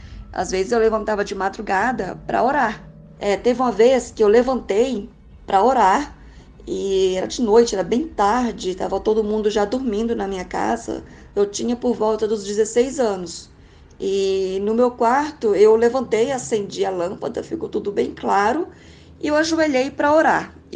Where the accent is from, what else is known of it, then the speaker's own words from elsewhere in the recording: Goiânia, Goiás, Brazil; eu tenho 37 anos, sou de Goiânia, Goiás.